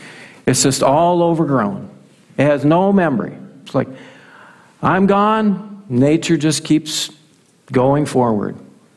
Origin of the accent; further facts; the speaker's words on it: Buffalo, United States; we drove up to Buffalo. That's my hometown. And right off of Highway 25, if you blink, you're going to miss where I grew up. All 18 years. That small farm property.